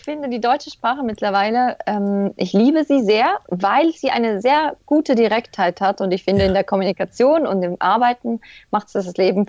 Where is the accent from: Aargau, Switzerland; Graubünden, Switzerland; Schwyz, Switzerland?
Schwyz, Switzerland; Lachen; born there; ich bin geboren bin ich in Lachen. Das ist, da ist das Krankenhaus auch. Und Lachen ist der Ort, der eigentlich zu mir passt.